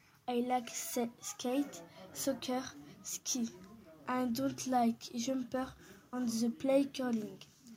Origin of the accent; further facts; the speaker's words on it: Villefranche-sur-Saône, Auvergne-Rhône-Alpes, France; English is a second language; I live in Villefranche-sur-Saône. I come from France.